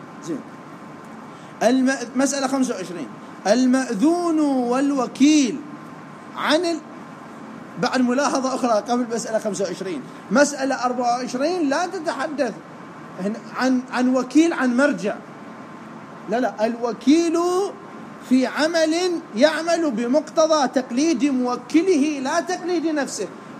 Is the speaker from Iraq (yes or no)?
yes; Najaf, Najaf Governorate, Iraq; عندنا بالنجف مدارس دينية كثيرة